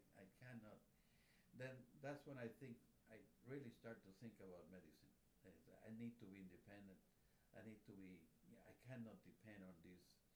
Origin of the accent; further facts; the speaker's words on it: Puerto Rico; My wife is what we call New Rican. She was born and raised in New York, but from Puerto Rican parents who had moved from my hometown to the United States in the 30s.